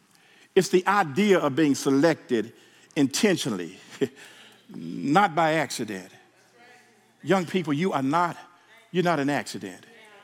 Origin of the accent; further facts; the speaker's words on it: Memphis, Tennessee, United States; I remember when I was young, y'all, growing up in Memphis, Tennessee, we used to have these glass Coke bottles.